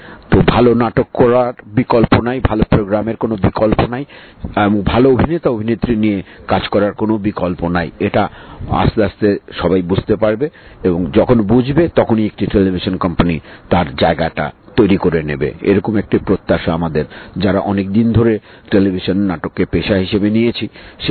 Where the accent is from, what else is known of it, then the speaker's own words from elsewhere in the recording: Dhaka, Dhaka Division, Bangladesh; also born or lived in Tangail; আমার একেবারে ঢাকা শহরেই আমার বেড়ে ওঠা। টাঙ্গাইলে আমি দুই এক বছর থেকেছি, সেটা একদম ছোটবেলায়, ক্লাস ওয়ান টু এরকম সময়, তার চেয়ে বেশি কিছু না।